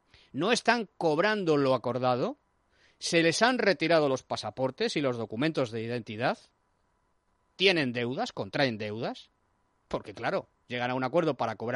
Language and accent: Spanish; Spain; en mi país, en España, hay una democracia consolidada